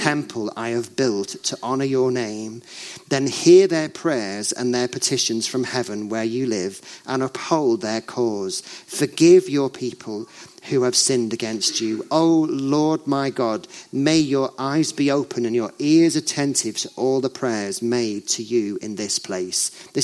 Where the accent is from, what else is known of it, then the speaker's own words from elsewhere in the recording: United Kingdom; but I know I'm pretty British and it's quite easy to spot.